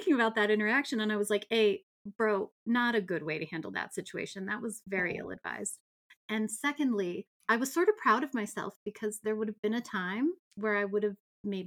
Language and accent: English; North Dakota, United States; I'm very much I'm from North Dakota. And so I'm very Midwestern nice